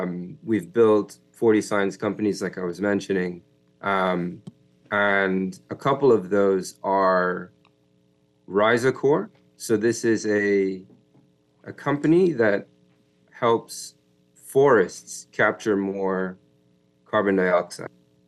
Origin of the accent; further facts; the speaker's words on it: Bahamas; And we thought, you know, I'm from the Bahamas.